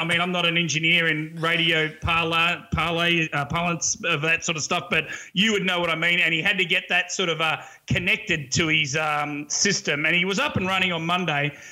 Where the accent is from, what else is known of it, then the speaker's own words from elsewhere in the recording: Australia; now in United States; As an Aussie here and have jumped onto American fanfare